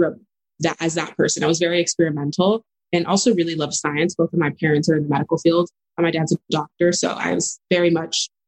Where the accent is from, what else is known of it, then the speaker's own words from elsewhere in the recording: El Paso, Texas, United States; I grew up in El Paso, Texas. So that's west side of Texas. My parents are, I'm a first gen Nigerian daughter of immigrants, born and raised there.